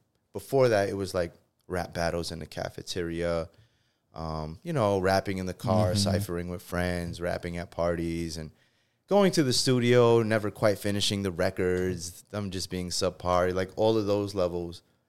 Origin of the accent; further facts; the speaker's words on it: Bronx, New York, United States; So born and raised in the Bronx, New York City. And I lived in Tampa for about two and a half years.